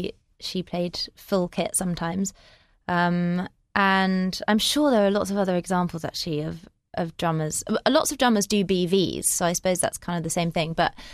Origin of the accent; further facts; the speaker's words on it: Bristol, South West England, United Kingdom; now in Brighton, United Kingdom; I am originally from Bristol.